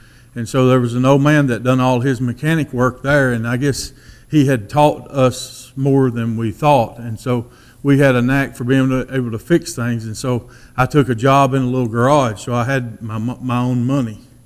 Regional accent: Somerset, Kentucky, United States; born there; '73, I was born in Somerset, Kentucky, and my mom and dad, they never went to church.

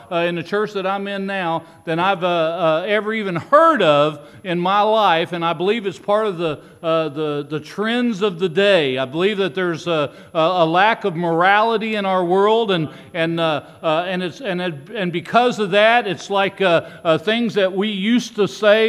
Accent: Kentucky, United States; I said, but we grew up in Kentucky, Muhlenberg County.

